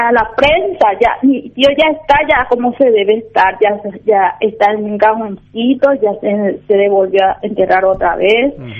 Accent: Puerto Casado, Alto Paraguay, Paraguay; moved away; Yo salí de Puerto Casado porque no había ni trabajo. Ellos cuando no había ni trabajo, tuve que dejar mi pueblo para poder venir hacia acá para una vida mejor.

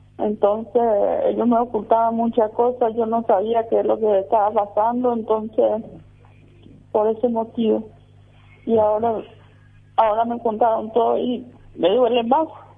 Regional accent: Argentina; la primera vez que vine de Argentina, le conozco por la primera vez

